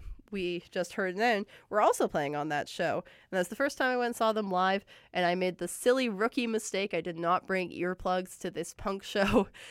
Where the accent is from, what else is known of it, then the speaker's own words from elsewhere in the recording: Calgary, Alberta, Canada; Calgary, my hometown. Every time I go back there, I always try and check out a … show if they're playing